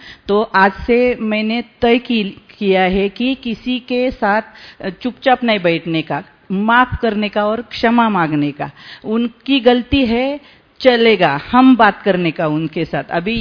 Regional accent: Pune, Maharashtra, India; मैं महाराष्ट्र पुणे से हूँ और मैं यहाँ पहली बार आई हूँ

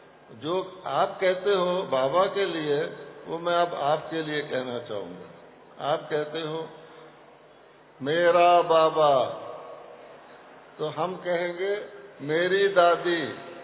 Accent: Delhi, India; मैं दिल्ली से आया हूँ

